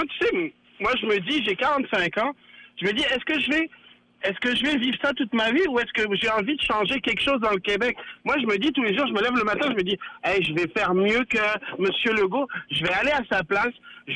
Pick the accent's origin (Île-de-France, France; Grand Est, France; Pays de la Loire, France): Île-de-France, France; Paris; now in Canada; Ouais, je suis de Paris. Moi, je suis un vrai Parisien. Je suis né à Paris.